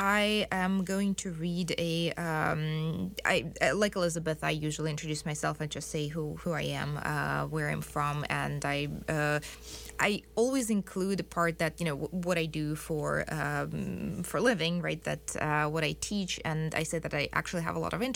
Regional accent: Saint Petersburg, Russia; And I am from St. Petersburg, so it's for me difficult to imagine life without rivers

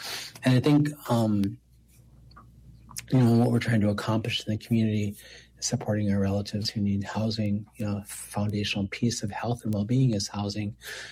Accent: Minneapolis, Minnesota, United States; my lived experience as a child in South Minneapolis, growing up in South Minneapolis

